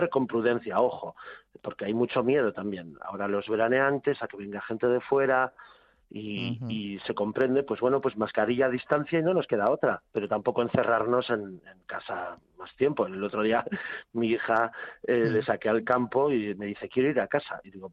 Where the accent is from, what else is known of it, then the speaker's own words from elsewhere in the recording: Bilbao, Basque Country, Spain; born there; also born or lived in Madrid; Nací en Bilbao, he vivido en Madrid, ahora me toca Extremadura